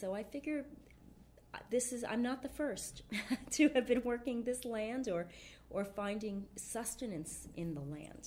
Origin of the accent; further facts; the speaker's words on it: New Jersey, United States; now in Concord, United States; which I never felt growing up in New Jersey, even though I lived in only two cities in New Jersey, or a city and a town.